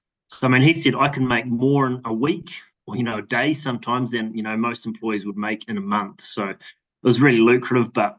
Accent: New Zealand; born or raised there; also born or lived in Balclutha

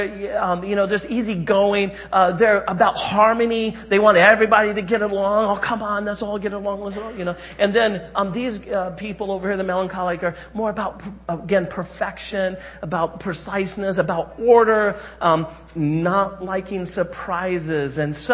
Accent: Indiana, United States; also born or lived in Jamestown, United States; Even though I grew up in Indiana, I was in high school my junior and senior year right here in Rhode Island. And we lived in Jamestown.

